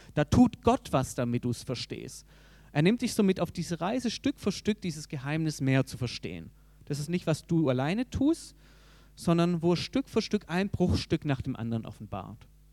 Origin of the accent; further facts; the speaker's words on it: Baden-Württemberg, Germany; ich merke, ich bin Schwabe